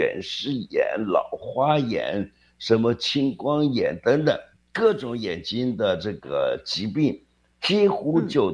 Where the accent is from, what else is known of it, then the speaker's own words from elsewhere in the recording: China; 一小撮，我们中国人用的词儿啊，一小撮，